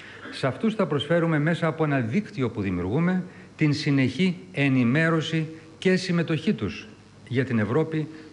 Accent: Greece; Και σαν Έλληνες και ως Ευρωπαίοι σοσιαλιστές.

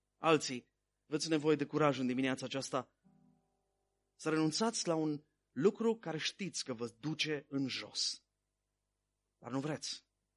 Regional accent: Romania; auzind că sunt din România, mi-a zis, hei, vreau să te întreb și eu ceva.

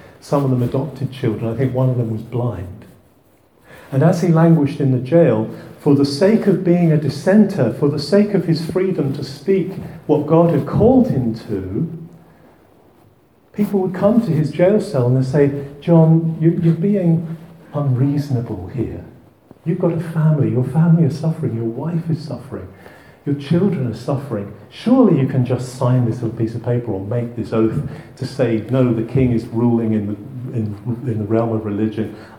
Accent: Billericay, East of England, United Kingdom; It goes back to my youth. I grew up in Billericay in Essex, and Billericay was a hotbed of dissent.

